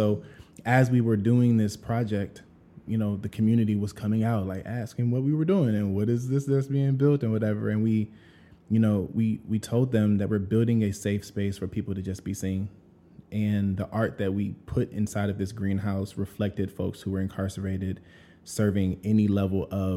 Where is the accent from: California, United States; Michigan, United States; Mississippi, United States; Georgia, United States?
Georgia, United States; You know, I'm from Georgia, and, you know, Black folks and white folks alike are raised together, right?